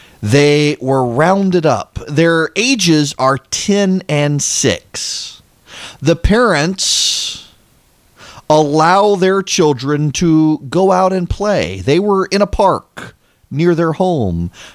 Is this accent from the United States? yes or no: no; Dubai, United Arab Emirates; I grew up in Dubai, and we lived in a very safe, well, we didn't live in a gated community at all. We lived out in the middle of the city, but it was a subdivision of sorts of American families.